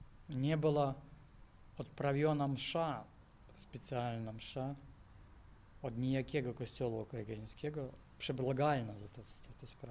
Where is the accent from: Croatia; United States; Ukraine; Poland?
Ukraine; Polish is a second language; Jestem Ukraińcem, tak? Ojciec miał polskiego pochodzenia